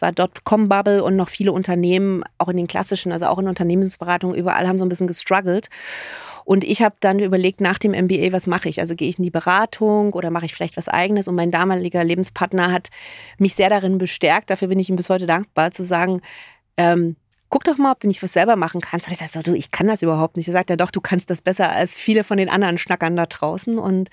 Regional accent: East Germany, Germany; ich bin ja Ossi und ich hatte damals das große Vergnügen, dass ich Westverwandtschaft hatte

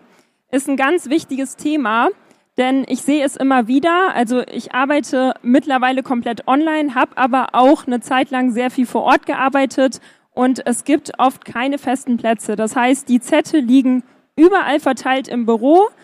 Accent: Bad Essen, Lower Saxony, Germany; ich komme aus Bad Essen

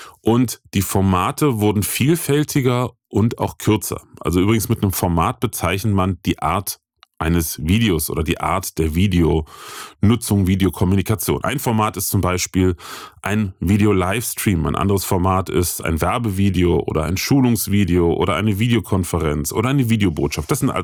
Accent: Rhineland, Germany; bei uns im Rheinland sagt man dazu, strunzen, ne?

